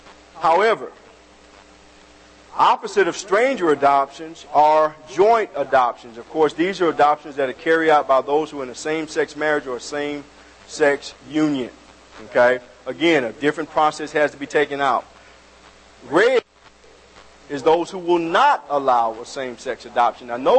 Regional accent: Florida, United States; I'm not from Alabama. I'm from Florida.

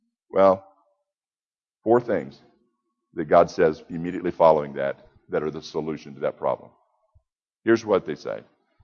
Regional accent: Florida, United States; I grew up in Florida. And as I mentioned this morning, I spent almost all my time on the water.

